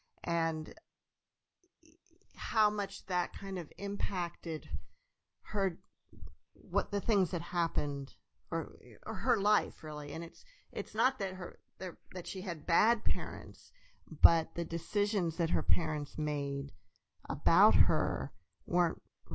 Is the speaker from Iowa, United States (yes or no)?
yes; Iowa, United States; also born or lived in Pennsylvania; Yeah, I was somewhat younger than most of my classmates when we moved, about the same age as Grace, but we moved from Pennsylvania to Iowa.